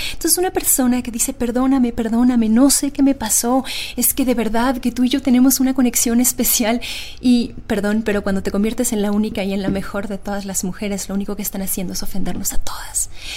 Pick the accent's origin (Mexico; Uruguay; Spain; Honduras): Mexico; soy mexicana y que vivo en un país donde me atrevo a decir el Me Too es lo de menos